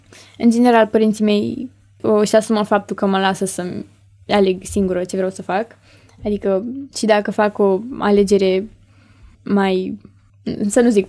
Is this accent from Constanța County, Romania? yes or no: no; Bucharest, Romania; Păi eu eram din București